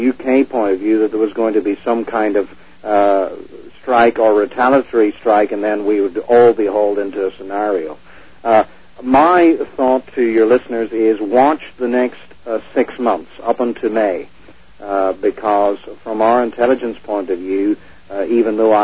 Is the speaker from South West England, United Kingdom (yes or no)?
no; Northern Ireland, United Kingdom; I come from Northern Ireland.